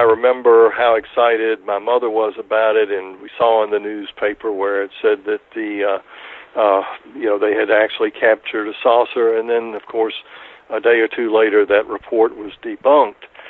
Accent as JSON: {"language": "English", "town": "Pensacola", "region": "Florida", "country": "United States", "tie": "born or raised there", "said": "I grew up in Pensacola, Florida."}